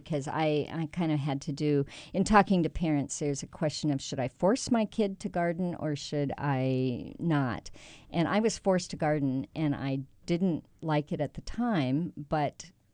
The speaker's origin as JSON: {"language": "English", "region": "Minnesota", "country": "United States", "tie": "born or raised there", "said": "I was raised in Minnesota, and I grew up gardening as well"}